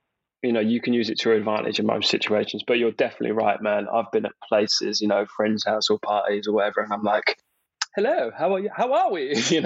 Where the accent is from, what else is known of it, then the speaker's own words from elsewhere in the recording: Portsmouth, South East England, United Kingdom; No, nowhere near that, mate. I'm originally from Portsmouth.